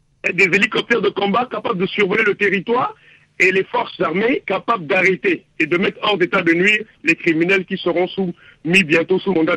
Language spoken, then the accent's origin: French; Central African Republic; parce qu'en tant que centrafricain, je n'ai aucune confiance vis-à-vis de la MINUSCA